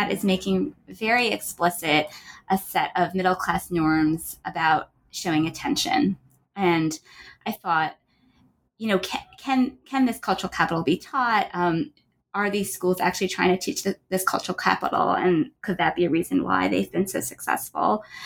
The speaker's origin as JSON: {"language": "English", "country": "United States", "said": "I first got interested in the topic because I'm Asian American, and my parents are immigrants from Taiwan."}